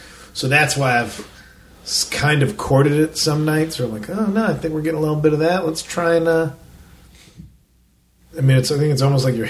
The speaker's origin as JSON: {"language": "English", "town": "Tempe", "region": "Arizona", "country": "United States", "said": "Like, no, man, we're from Tempe. Like, even it's just a street over. But even though, don't say we're from Phoenix."}